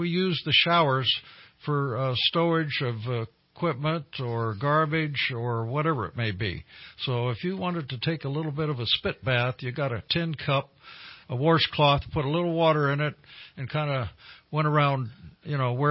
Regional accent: Mare Island, California, United States; born there; I was born in Mare Island Naval Shipyard.

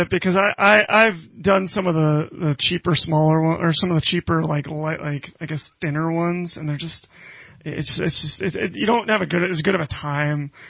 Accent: East Coast, United States; I did get poison ivy because I grew up in the East Coast.

